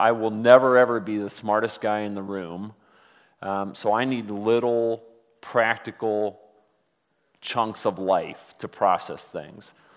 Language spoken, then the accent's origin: English; Cuyahoga Falls, Ohio, United States; I grew up in Cuyahoga Falls, still live there today. Born in the 60s, mid-60s, Cuyahoga Falls was often labeled Caucasian Falls because it was a predominantly, and still is, a very predominantly white community.